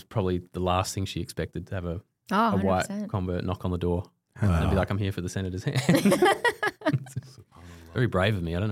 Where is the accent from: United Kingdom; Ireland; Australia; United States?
Australia; background on me was born and raised in Australia.